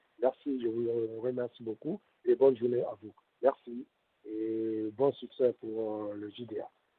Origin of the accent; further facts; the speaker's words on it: Guinea; Bon, mais en tant que Guinéen, moi franchement, je veux savoir quel est le motif